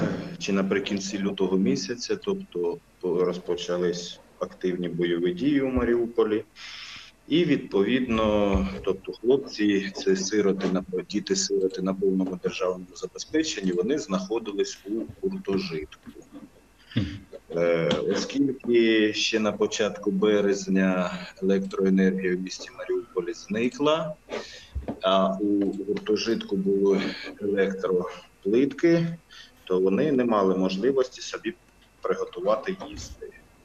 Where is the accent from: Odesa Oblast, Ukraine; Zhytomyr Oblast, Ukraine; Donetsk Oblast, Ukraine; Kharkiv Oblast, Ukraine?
Donetsk Oblast, Ukraine; Mariupol; мені вдалося, оскільки я сам маріуполець, тому знав, де можна проїхати